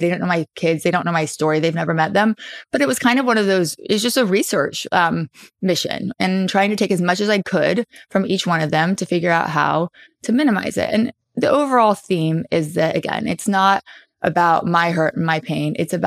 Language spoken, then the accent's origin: English; Southern United States, United States; my, you know, I'm from the South, very traditional.